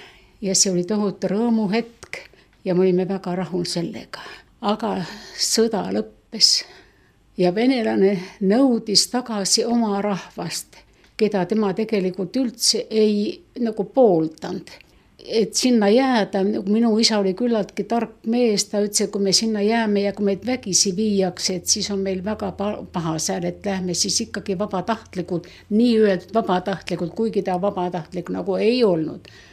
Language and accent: Estonian; Leningrad Oblast, Russia; also born or lived in Finland; now in Tartu, Estonia; kui sakslane tuli meile Ingerimaale meie kodukohta ja meid siis ühesnaga toodi siia Eestisse Klooga laagrisse